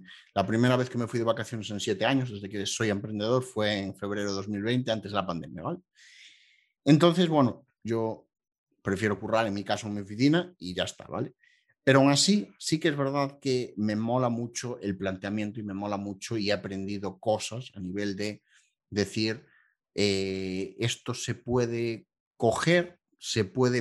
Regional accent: Galicia, Spain; yo soy el mítico gallego

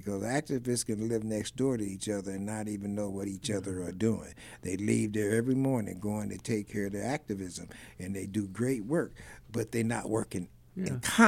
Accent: Kansas City, Kansas, United States; You know, I grew up in the Argentine part of Kansas City, Kansas, and it has an outdoor section. I grew up in the woods.

